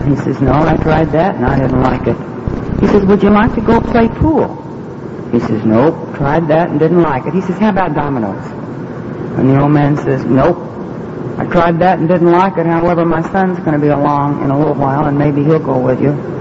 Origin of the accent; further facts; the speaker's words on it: Bible Belt, United States; And as far as my environment is concerned, I was raised in the Bible Belt and went to the Baptist Church